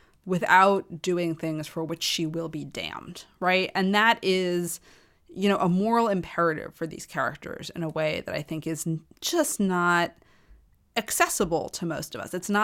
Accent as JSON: {"language": "English", "country": "United States", "tie": "born or raised there", "said": "I'm a woman. I grew up in American society."}